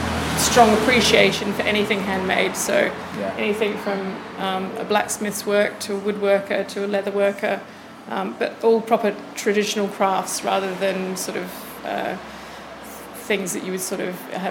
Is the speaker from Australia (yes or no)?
yes; Australia; I'm Australian. G'day all Australians out there. I've been here for 5 years this time around.